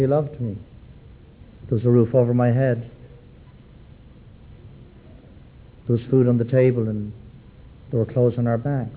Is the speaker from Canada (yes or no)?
no; Dublin, Leinster, Ireland; moved away as an adult; now in New Orleans, United States; I was born and dragged up in Dublin, Ireland. That's my hometown. A came over here to the United States, to the city of New Orleans in 1971, 25 years ago.